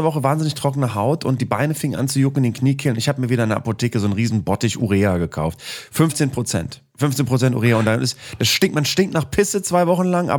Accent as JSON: {"language": "German", "region": "Bremen", "country": "Germany", "tie": "born or raised there", "said": "Also ich fahre total gerne durch meine alte Heimat durch. Und da gibt es eine Stelle in Bremen-Nord, das ist ja ein sehr dünner Stadtteil und das ist eigentlich eingekesselt von Niedersachsen."}